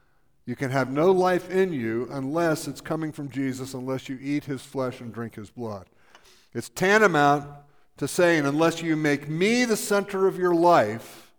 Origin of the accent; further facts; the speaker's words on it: Florida, United States; I was raised in South Florida, and in South Florida we had what were called rock pits